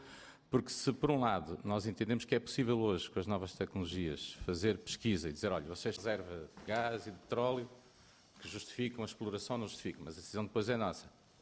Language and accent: Portuguese; Viseu, Centro, Portugal; porque eu sou de Viseu e tenho lá as minas de urânio